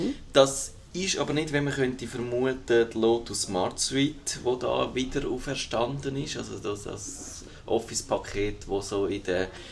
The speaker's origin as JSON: {"language": "German", "country": "Switzerland", "said": "man hat schön die Sprache von dem Linux, wo man als Schweizer so braucht"}